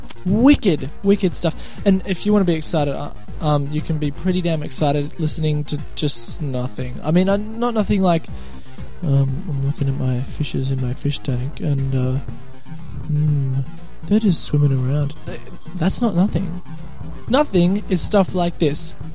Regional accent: Sydney, New South Wales, Australia; I'm from Sydney, Australia

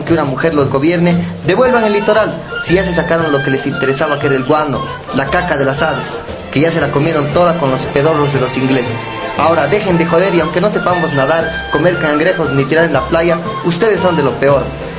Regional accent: Bolivia; nosotros somos bolivianos y todo lo vendemos

